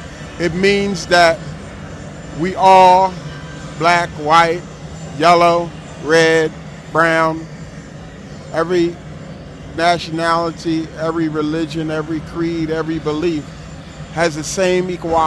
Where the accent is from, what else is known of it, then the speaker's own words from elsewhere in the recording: Philadelphia, Pennsylvania, United States; I'm from Philadelphia.